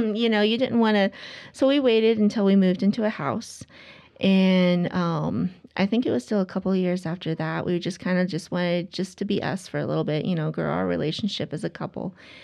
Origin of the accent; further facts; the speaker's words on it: Ohio, United States; So I grew up in Amish country, which is like Billesburg, Ohio.